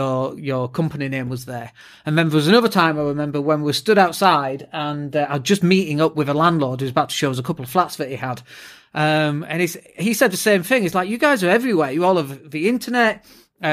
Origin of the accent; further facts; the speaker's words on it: Yorkshire and the Humber, United Kingdom; I realise I'm from Yorkshire and I'm far too tight for that.